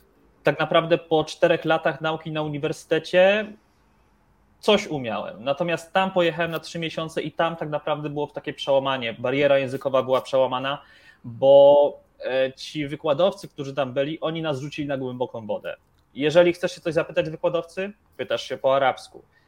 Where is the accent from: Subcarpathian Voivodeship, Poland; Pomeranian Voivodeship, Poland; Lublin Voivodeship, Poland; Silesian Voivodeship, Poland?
Silesian Voivodeship, Poland; Ja jestem ze Śląska.